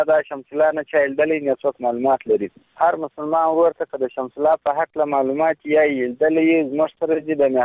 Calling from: Nangarhar, Afghanistan; قدرمن د ننګرهار ولایت د خجانو ولسوالۍ متاثر پایډګه کیم

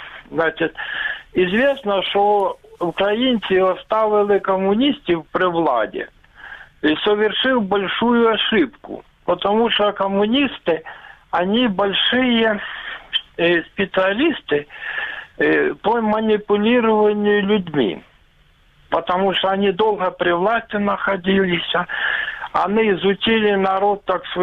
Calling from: Luhansk Oblast, Ukraine; Луганская область.

